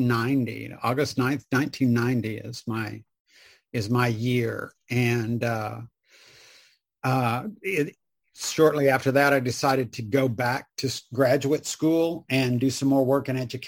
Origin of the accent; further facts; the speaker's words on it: the South, United States; So I grew up in the South in the 60s and came of age in the late 60s, early 70s.